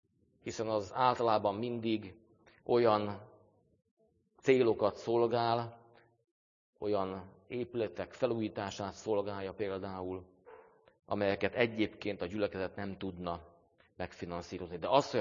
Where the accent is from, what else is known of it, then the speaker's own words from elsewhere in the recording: Hungary; Magyar állampolgárok? Igen, magyarok is vagyunk.